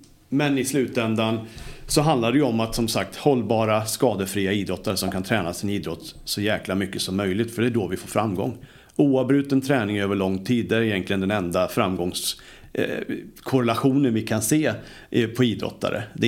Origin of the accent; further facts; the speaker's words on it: Sweden; moved away as an adult; när jag började hemma i Sverige, om man säger så, när jag började i USA så var det 98 då